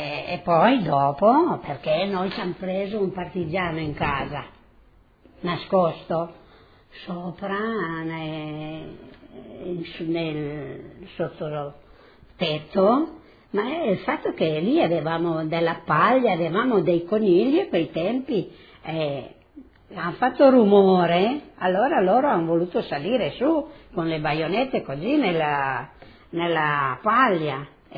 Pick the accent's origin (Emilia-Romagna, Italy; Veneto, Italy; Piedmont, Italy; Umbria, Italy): Piedmont, Italy; Susa; born there; sono nata a Susa il 18/1/1928